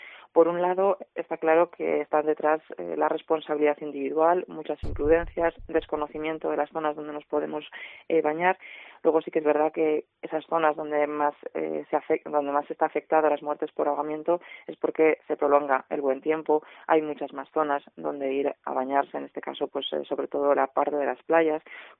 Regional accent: Spain; No, pues somos nosotros, españoles

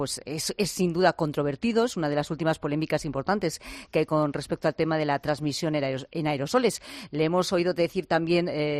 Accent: Spain; Y los españoles tendemos a eso, ¿no? Porque además tenemos un idioma con muchas consonantes oclusivas

